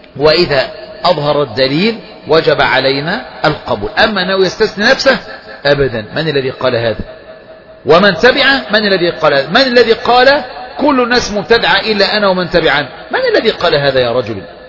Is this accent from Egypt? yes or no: yes; Egypt; مثل ما فعل عندنا في مصر رجل